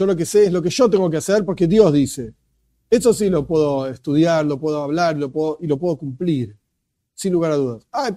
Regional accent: Argentina; born there; yo, por ejemplo, como ciudadano argentino, nací acá y vivo acá, etcétera, yo soy parte del conjunto de los argentinos.

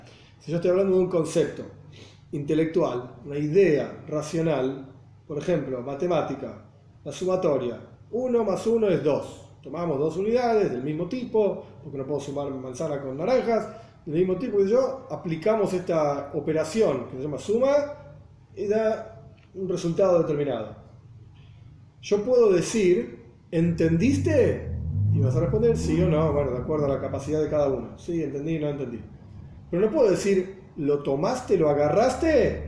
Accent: Buenos Aires, Argentina; Yo nací ahí, soy porteño, nací en Capital Federal, ni siquiera se llamaba Gran Ciudad de Buenos Aires, Capital Federal. Yo soy argentino, me guste o no me guste. Soy judío, también me guste o no me guste, y en realidad viene primero judío que argentino

